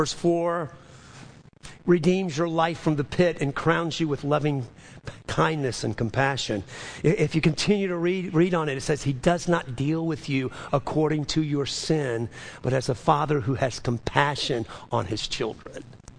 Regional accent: New Orleans, Louisiana, United States; Now, I'm from New Orleans. In New Orleans, you greet somebody with a kiss on the cheek.

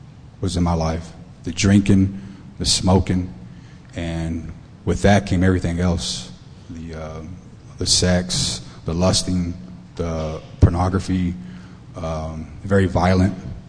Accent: Fort Worth, Texas, United States; I was born and raised in South Fort Worth

